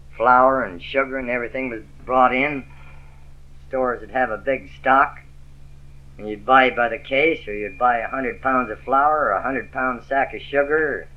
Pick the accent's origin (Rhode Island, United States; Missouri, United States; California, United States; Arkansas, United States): California, United States; Oakland; also born or lived in Panama; Then in 1911, we came to Oakland, California, where we resided.